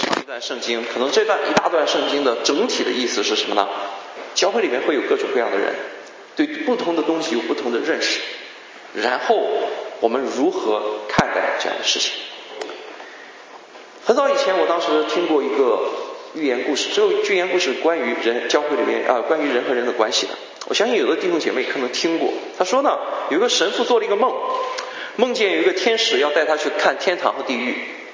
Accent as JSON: {"language": "Chinese", "country": "China", "said": "因为我们中国人想，我们第一件事情，我可以用手抓着吃嘛"}